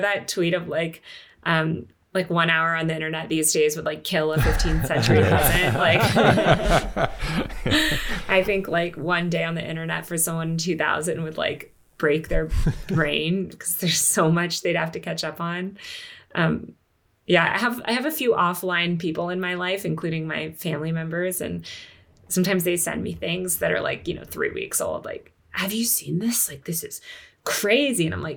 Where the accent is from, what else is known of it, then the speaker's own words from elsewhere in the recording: New York City, New York, United States; I don't live in New York anymore, but as a New Yorker, I feel like a lot of like hometown loyalty to stuff like that.